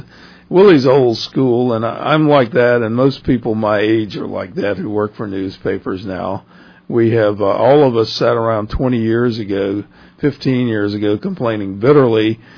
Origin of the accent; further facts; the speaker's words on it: Fayetteville, North Carolina, United States; It was my hometown of Fayetteville, North Carolina. When I was a boy, the center of the town was the Market House.